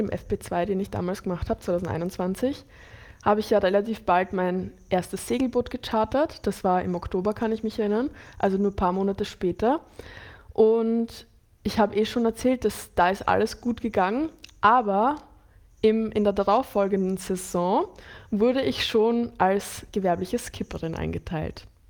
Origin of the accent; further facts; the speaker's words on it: Croatia; weil ich mich so gut auskenne in Kroatien, weil ich gebürtige Kroatin bin und weil das meine Heimat ist